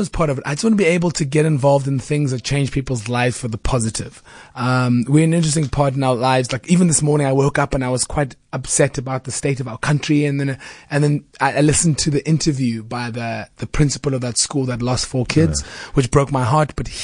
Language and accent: English; Gugulethu, Western Cape, South Africa; You know, I grew up in Kukuletu.